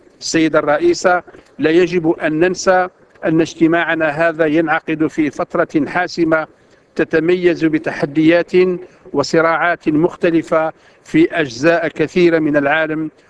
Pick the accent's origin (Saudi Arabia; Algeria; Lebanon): Algeria; لأعرب باسم بلدي الجزائر عن امتناننا العميق